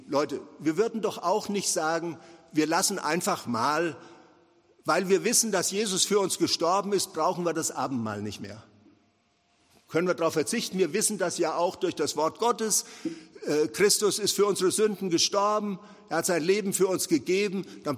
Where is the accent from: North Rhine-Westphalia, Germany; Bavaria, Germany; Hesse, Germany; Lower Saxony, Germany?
Bavaria, Germany; Nuremberg; In meiner Heimatstadt Nürnberg standen damals